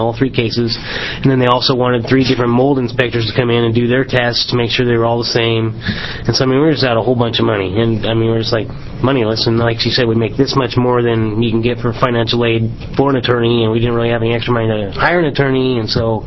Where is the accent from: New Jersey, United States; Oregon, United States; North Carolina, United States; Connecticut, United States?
Oregon, United States; Eugene; It's a small town. We're from Eugene, and it's a small town.